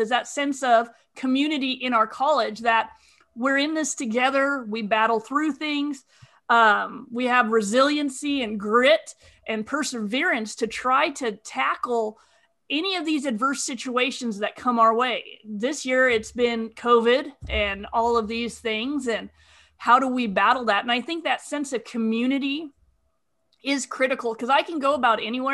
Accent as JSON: {"language": "English", "region": "Nevada", "country": "United States", "tie": "born or raised there", "said": "When rain is plentiful, especially growing up in Nevada, if we had water, things were good and the community was celebratory."}